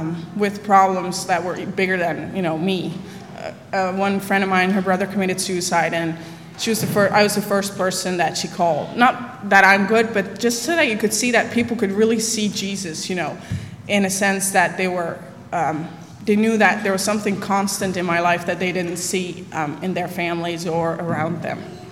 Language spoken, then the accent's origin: English; Netherlands; I grew up in Holland, of course, and in a Christian family